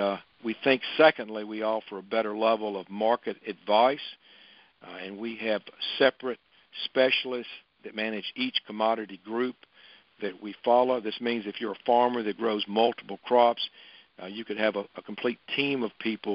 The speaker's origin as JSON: {"language": "English", "region": "Mississippi", "country": "United States", "tie": "born or raised there", "lives_now": "Memphis, United States", "said": "I grew up in the Mississippi Delta in Sunflower County. I grew up on a cotton and soybean farm."}